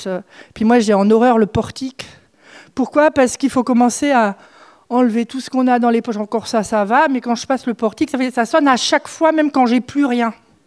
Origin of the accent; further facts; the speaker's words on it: France; Ça ne veut pas dire qu'il faut lâcher qui je suis en tant que Française. Mais je ne peux pas vivre comme je vis en France.